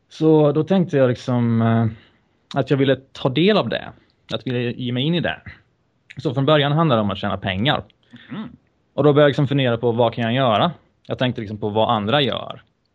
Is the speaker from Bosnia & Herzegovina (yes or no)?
yes; Bosnia & Herzegovina; Vi kommer från Bosnien.